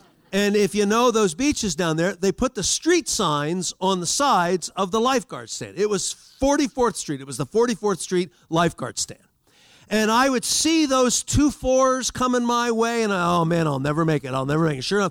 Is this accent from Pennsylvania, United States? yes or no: yes; Philadelphia, Pennsylvania, United States; I mean, I grew up back in Philadelphia, big German mother.